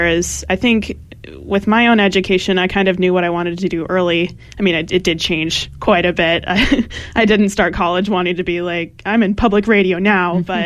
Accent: Washington, United States; Well, I just graduated from college in Montana, but I'm originally from Washington State.

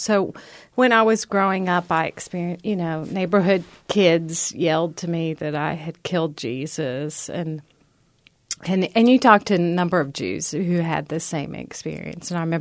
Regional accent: Lexington, United States; would say it was mixed growing up in Lexington. One, I have to say, I grew up very privileged.

